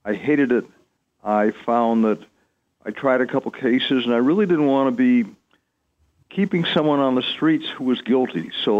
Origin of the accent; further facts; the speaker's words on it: Detroit, Michigan, United States; Yeah, I grew up in Detroit.